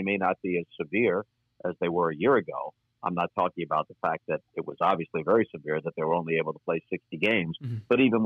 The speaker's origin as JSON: {"language": "English", "region": "New York", "country": "United States", "tie": "born or raised there", "said": "I read in a Nick yearbook as a kid growing up on Long Island"}